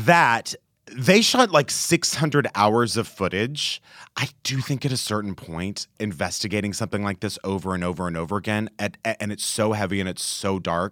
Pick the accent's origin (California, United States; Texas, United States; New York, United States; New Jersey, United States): Texas, United States; I grew up in Texas.